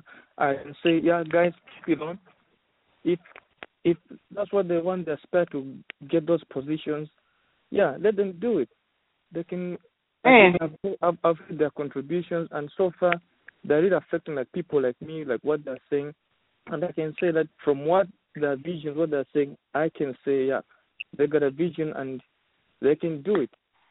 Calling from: Dallas, Texas, United States; I'm calling in from Dallas.

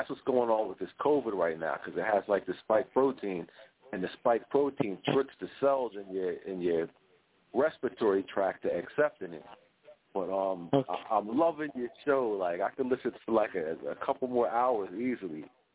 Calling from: Atlantic City, New Jersey, United States; I'm actually calling from, I think you said you're in Nigeria, but I'm in America. I'm in like New Jersey, South Jersey, around the Atlantic City area.

